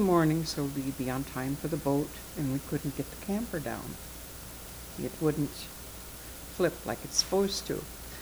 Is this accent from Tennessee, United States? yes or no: no; Minneapolis, Minnesota, United States; Would you believe it? I come from Minneapolis